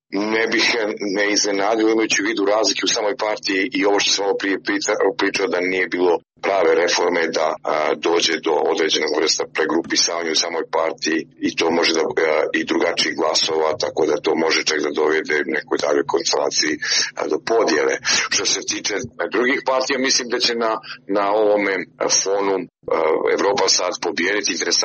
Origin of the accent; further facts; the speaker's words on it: Montenegro; prije svega na sjeveru Crne Gore, odakle sam ja